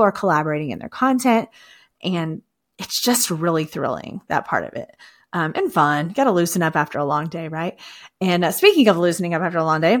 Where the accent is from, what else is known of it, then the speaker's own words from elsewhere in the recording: Houston, Texas, United States; We're bringing it back home to my hometown of Houston, Texas. I'm really, really excited about that. I love this city.